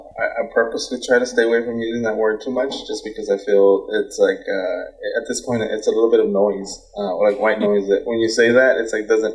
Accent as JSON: {"language": "English", "region": "Texas", "country": "United States", "said": "because as Texans, we're very proud of being Texan."}